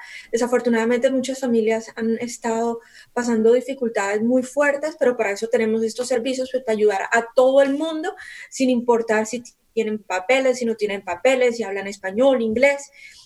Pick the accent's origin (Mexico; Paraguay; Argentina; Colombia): Colombia; Tú sabes que yo soy colombiana